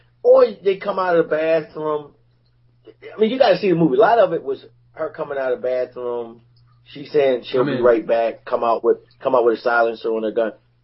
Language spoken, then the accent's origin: English; Philadelphia, Pennsylvania, United States; I mean, the guy's from Philly, my hometown.